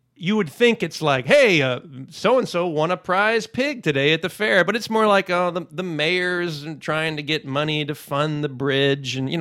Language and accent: English; the South, United States; the great thing about growing up in the South is that it was just every summer was wake up, eat some cereal, go on your bike, and be gone.